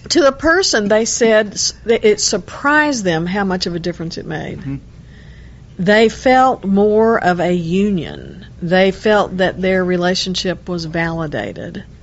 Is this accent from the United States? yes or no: yes; Texas, United States; I'm a Texan, always been a Texan.